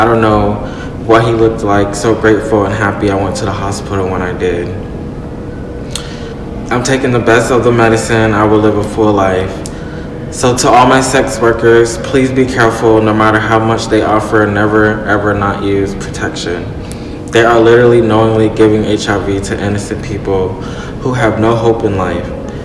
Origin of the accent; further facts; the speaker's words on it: Florida, United States; I was scared I'd be turned down because I was from Florida, and during this time coming from different states was freaking people out.